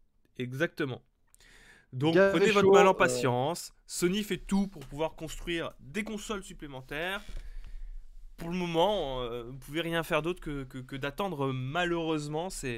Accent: Bordeaux, Nouvelle-Aquitaine, France; Je suis de Bordeaux et je le sais bien, mais le gavé, il n'y a que nous que ça se dit.

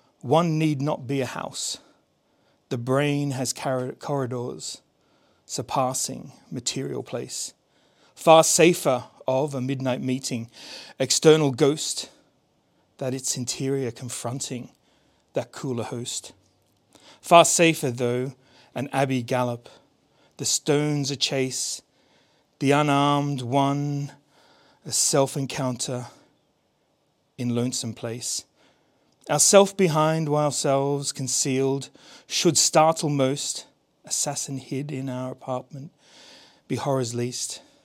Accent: South East England, United Kingdom; I was born on the Isle of Wight, and then we moved away, and then we came back, and we moved away and came back, and it's kind of been, and then I moved away, and then eventually came back with my family

